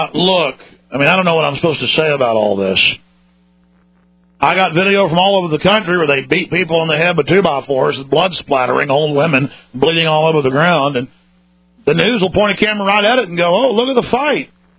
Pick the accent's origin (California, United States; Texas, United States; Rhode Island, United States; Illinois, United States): Texas, United States; Dallas; I used to get a lot of fights growing up in Dallas. It's pretty rough.